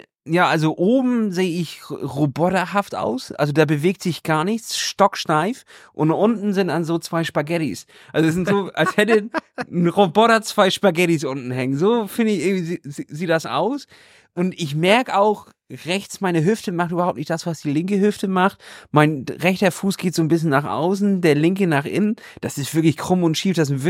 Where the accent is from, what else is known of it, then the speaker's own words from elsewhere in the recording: Hamburg, Germany; Als Hamburger kennen wir das Problem nicht.